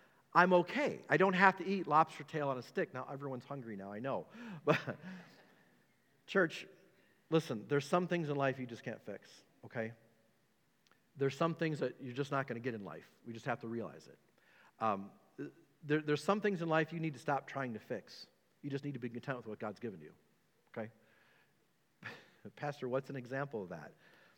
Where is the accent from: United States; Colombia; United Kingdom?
United States; Well, you know, I'm an American, and I deserve.